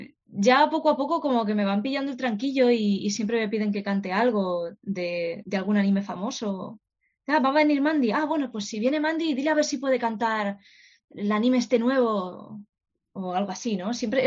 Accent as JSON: {"language": "Spanish", "country": "Spain", "said": "sobre todo siendo españoles, pues nos choca un poquito al principio."}